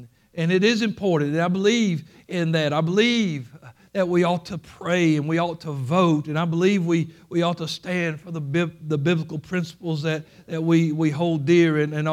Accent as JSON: {"language": "English", "country": "United States", "tie": "born there", "said": "being born an American will not get me into heaven. Being born an American did not get me out of darkness."}